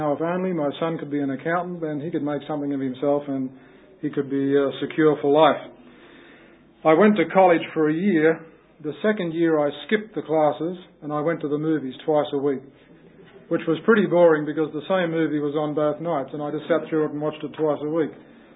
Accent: Newcastle, New South Wales, Australia; I'm 46 years of age. I was born and lived in Newcastle my entire life. That's about 100 miles north of here if you are from interstate. My family had an Anglican background

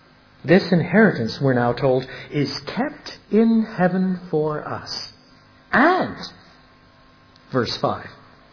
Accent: Canada; When I was a boy growing up in Canada in the 1950s

